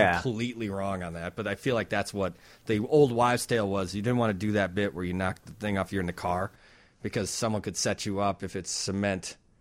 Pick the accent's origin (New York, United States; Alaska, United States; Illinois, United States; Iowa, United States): Illinois, United States; Wonder Lake; growing up in Wonder Lake, we had a freestanding mailbox.